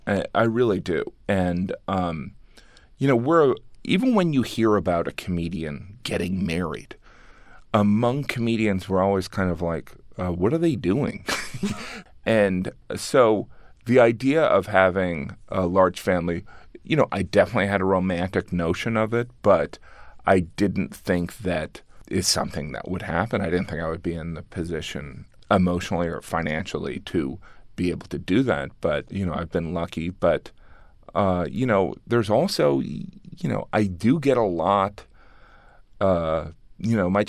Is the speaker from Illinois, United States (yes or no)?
yes; Illinois, United States; now in New York, United States; I realized how truly Midwestern I was. And so, you know, I grew up 45 minutes outside of Chicago